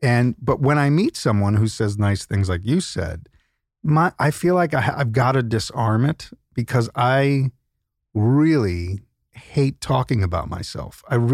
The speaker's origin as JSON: {"language": "English", "town": "Queens", "region": "New York", "country": "United States", "lives_now": "New Jersey, United States", "said": "I'm from Queens, but we moved to New Jersey 9.5 years ago."}